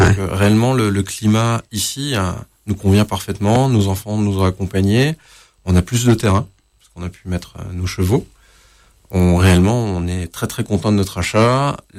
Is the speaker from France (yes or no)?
yes; Toulon, Provence-Alpes-Côte d'Azur, France; On vient de Toulon avec ma femme.